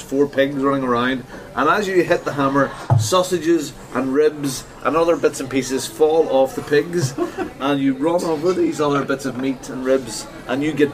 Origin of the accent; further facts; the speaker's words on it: California, United States; I'm from California.